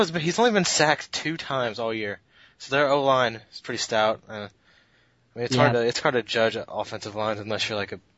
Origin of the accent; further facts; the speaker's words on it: Maryland, United States; I'm going to pick Baltimore just because I'm from Maryland.